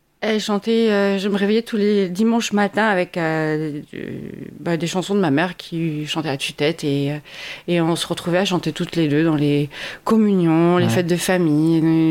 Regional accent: Occitanie, France; also born or lived in Canada / Dominican Republic / Toulouse; now in La Rochelle, France; je suis de l'Aveyron.

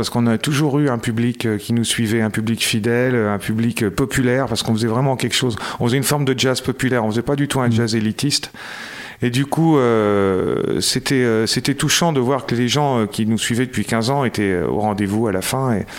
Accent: Poitiers, Nouvelle-Aquitaine, France; C'était dans la région de Poitiers, parce qu'on est de Poitiers, ouais.

